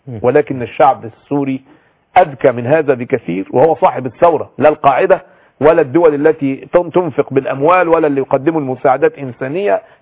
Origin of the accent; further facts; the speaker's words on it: Egypt; أننا كمصريين